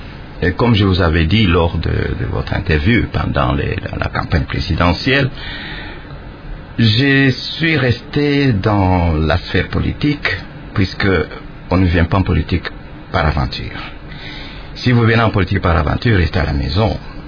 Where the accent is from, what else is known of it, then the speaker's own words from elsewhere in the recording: Lubumbashi, Haut-Katanga, DR Congo; born there; also born or lived in Kasai; Je suis né à Lubumbashi le 12 février 1950.